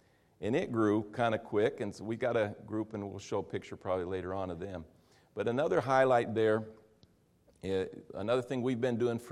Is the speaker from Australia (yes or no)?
no; Brazil; I grew up in Brazil, as I mentioned today